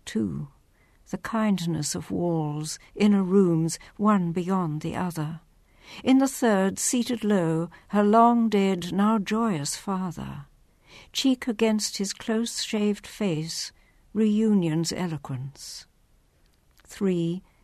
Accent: South Africa; now in Bloomington, United States; I'm a South African who moved to Bloomington almost 15 years ago.

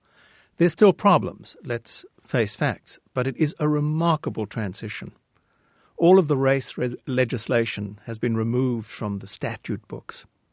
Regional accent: Cape Town, Western Cape, South Africa; I grew up in Cape Town, which was a very interesting city. It was a cosmopolitan city, but a city of enormous contrasts. In fact, I was there when the apartheid regime was at its height.

